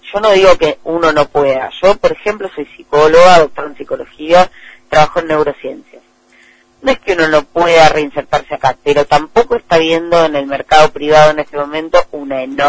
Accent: Argentina; Todos crecimos acá en Argentina, queremos a nuestro país

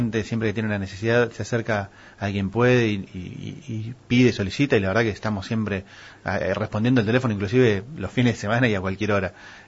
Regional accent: Pinamar, Buenos Aires Province, Argentina; Yo crecí en Pinamar, tuve una infancia, una adolescencia hermosa

